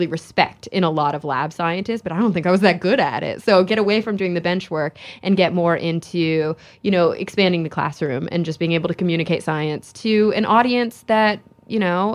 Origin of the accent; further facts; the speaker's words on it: Texas, United States; moved away; also born or lived in New York City; I was really struggling in New York City. It was a really tough move for somebody who had been growing up in Texas.